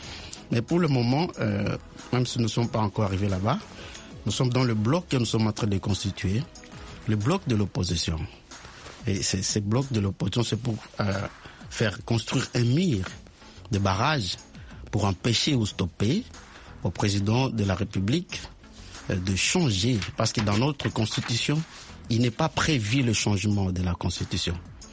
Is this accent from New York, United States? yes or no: no; Harrisonburg, Virginia, United States; Je viens de Virginie, oui, précisément Harrisonburg.